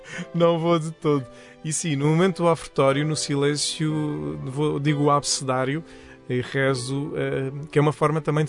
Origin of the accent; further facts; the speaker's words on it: Portimão, Faro, Portugal; Eu sou de Portimão e claro, estava a trabalhar em Lisboa. A minha base era em Lisboa